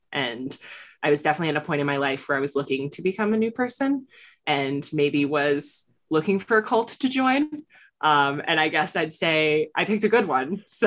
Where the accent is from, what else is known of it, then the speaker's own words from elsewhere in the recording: California, United States; also born or lived in Florida; So my dad was in the military. So I grew up in Florida and California and Florida and California.